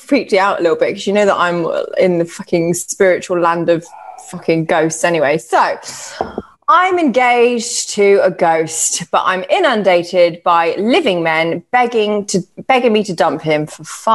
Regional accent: Birmingham, West Midlands, United Kingdom; maybe I'm just going, I'm from Birmingham

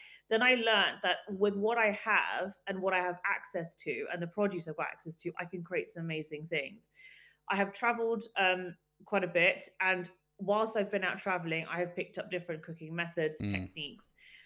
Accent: South West England, United Kingdom; So I grew up in a very English-British environment. Mm-hmm. I grew up in Wiltshire.

